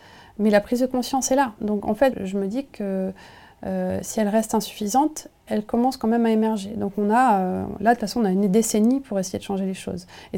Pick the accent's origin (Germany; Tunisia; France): France; Nevers, Bourgogne-Franche-Comté; J'ai grandi en Bourgogne, à Nevers, un endroit où il y avait pas trop de maisons. Ça s'est construit. J'ai vu l'urbanisation.